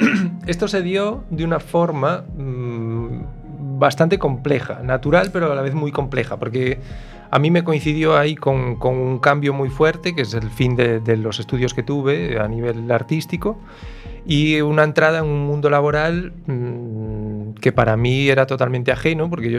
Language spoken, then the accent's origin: Spanish; Carballo, Galicia, Spain; also born or lived in Barcelona; Sí, yo soy nativo de Carballo.